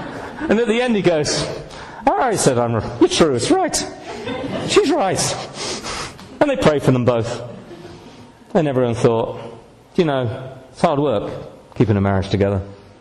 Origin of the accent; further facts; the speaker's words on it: Manchester, North West England, United Kingdom; I come from Manchester, but where I ministered for 20 years was a bit posh.